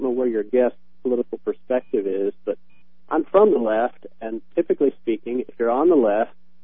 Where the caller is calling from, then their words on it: Nashville, Tennessee, United States; I'm calling from Nashville